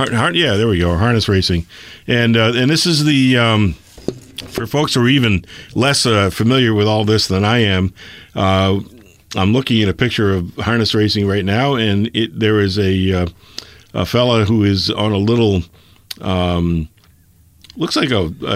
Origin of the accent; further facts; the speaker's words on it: Boston, Massachusetts, United States; I grew up down in the Boston area, and this is back in the 70s